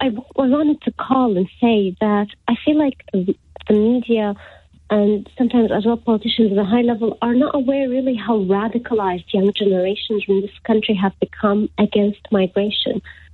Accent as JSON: {"language": "English", "country": "Iraq", "moved": "yes", "said": "the fact that I come from Iraq, or the fact that I'm a Muslim"}